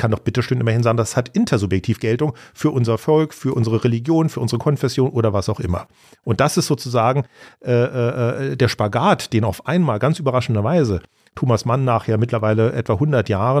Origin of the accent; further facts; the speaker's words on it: Germany; uns auf einmal auch, ich sage mal, als Konservative, als Deutsche, wie auch immer sie das fassen wollen, als Christen, Freiräume öffnet